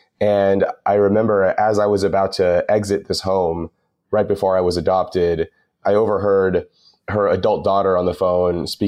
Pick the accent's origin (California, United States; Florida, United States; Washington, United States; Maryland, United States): California, United States; Los Angeles; I was born in Los Angeles.